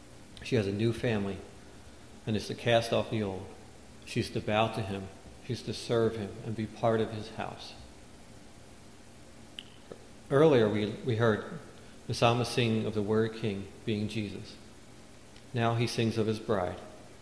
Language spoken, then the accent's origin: English; New Jersey, United States; I grew up in South Jersey, was born and raised there, lived there most of my life.